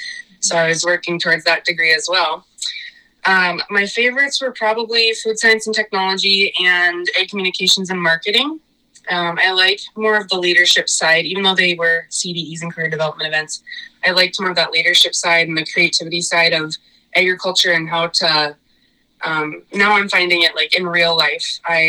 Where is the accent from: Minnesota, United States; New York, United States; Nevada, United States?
Minnesota, United States; And I'm from Region 1, which is this northwest corner of Minnesota, and we're the second largest.